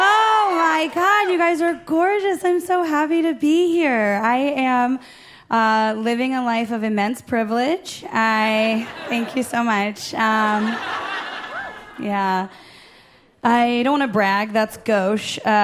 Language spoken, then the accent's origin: English; Ohio, United States; I was like, I can't do it. Yep. I'm from Ohio.